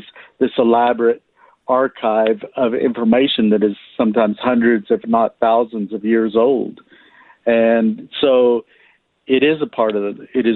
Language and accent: English; Oklahoma, United States; But also growing up in Oklahoma, there was stories that I was brought up with from my mother and my mother's family and people from Tahlequah.